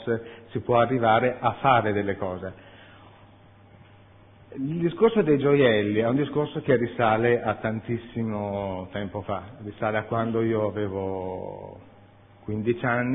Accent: Verona, Veneto, Italy; Io sono veronese, vengo da una città che è carica di storia, c'è un fiume, e questo fiume è l'Adige

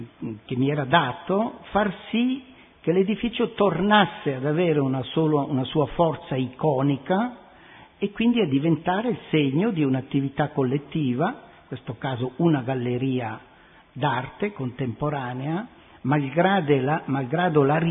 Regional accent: Switzerland; come svizzero a Lugano sono chiamato di tanto in tanto a riempire

